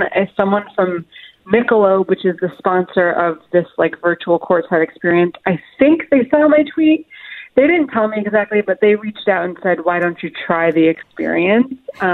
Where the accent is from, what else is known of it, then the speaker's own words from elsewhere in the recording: Chicago, Illinois, United States; Yes, I'm from Chicago, so I was extremely excited.